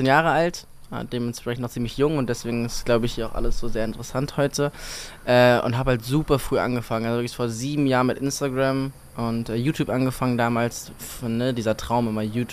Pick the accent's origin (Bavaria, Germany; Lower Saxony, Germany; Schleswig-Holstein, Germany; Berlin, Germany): Berlin, Germany; ich komme aus Berlin, aber ich habe mich jetzt diese Woche fest dazu entschieden, nach Köln zu ziehen